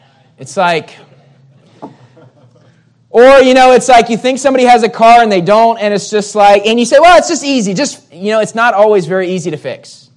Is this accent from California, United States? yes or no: no; West Virginia, United States; now in Manila, Philippines; I mean, I grew up in West Virginia. Living in Metro Manila is not the first thing of places I would choose to live. It's very different than West Virginia, right?